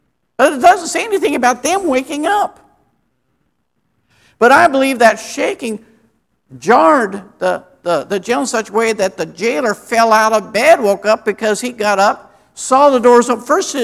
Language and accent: English; Wichita, Kansas, United States; because I grew up here in Wichita.